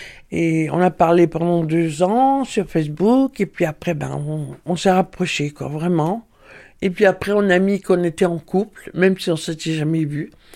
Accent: Bourg-en-Bresse, Auvergne-Rhône-Alpes, France; born there; now in Montpont-en-Bresse, France; Je suis née à Bourg-en-Bresse et je vis à Montpont-en-Bresse, dans la Bresse.

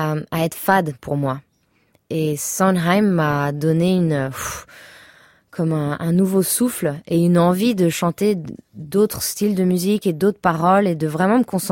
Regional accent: Samois-sur-Seine, Île-de-France, France; also born or lived in New York, United States / New Orleans, United States; mon côté manouche parce que j'ai grandi à Samoa-sur-Seine

